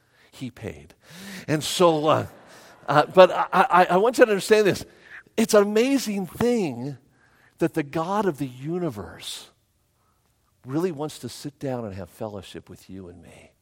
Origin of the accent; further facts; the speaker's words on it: North Las Vegas, Nevada, United States; Can I tell you that I grew up in North Las Vegas, and I love my mom and I love my dad, but we didn't have money to go out.